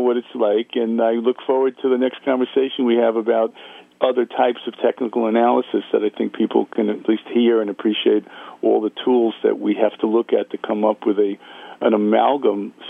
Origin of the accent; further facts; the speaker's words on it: New York, United States; I'm a kid from the Bronx.